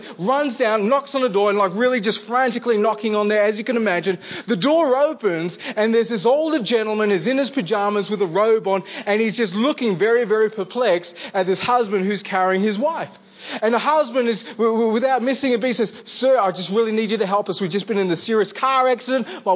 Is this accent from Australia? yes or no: yes; Armidale, New South Wales, Australia; And like I said, I'm from Armidale. So you guys are going to have to shout me down because they're feisty over there.